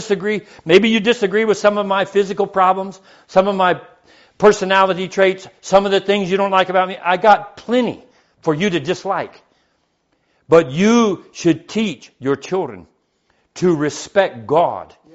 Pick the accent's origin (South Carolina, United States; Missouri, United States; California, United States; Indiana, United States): California, United States; When I was coming up, I came from California, the concrete jungle. I came from the West Coast, which was the worst of the worst of the worst.